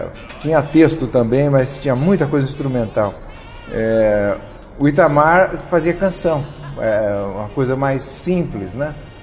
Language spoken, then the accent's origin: Portuguese; Londrina, Paraná, Brazil; nós éramos a gente tinha vindo do Paraná. Eu sou do Paraná, de Londrina.